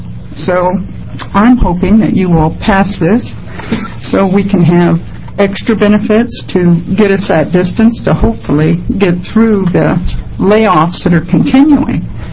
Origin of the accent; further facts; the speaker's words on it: Forest Grove, Oregon, United States; from Forest Grove. Oregonian, native Oregonian, who's been employed for 35 years